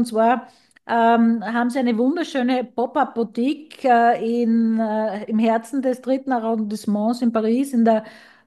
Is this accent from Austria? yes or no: yes; Graz, Styria, Austria; von Graz, von meiner Heimatstadt